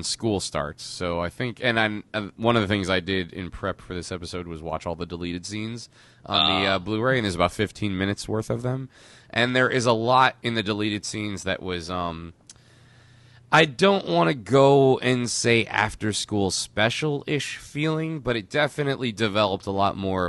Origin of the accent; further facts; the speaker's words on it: Tenafly, New Jersey, United States; where I grew up in North Jersey, in Tenafly, New Jersey, seeing movies was a big deal.